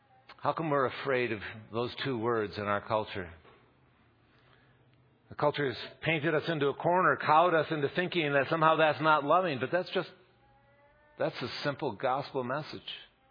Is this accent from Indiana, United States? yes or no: yes; Goshen, Indiana, United States; now in Pittsburgh, United States; I came from Indiana, from a little town, Goshen, and I came to Pittsburgh.